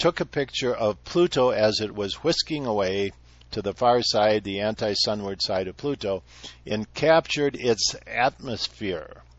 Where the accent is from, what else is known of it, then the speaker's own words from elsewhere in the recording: Minnesota, United States; Like growing up in Minnesota, as a kid, I saw the lake every spring fracturing and dividing up into little kind of islands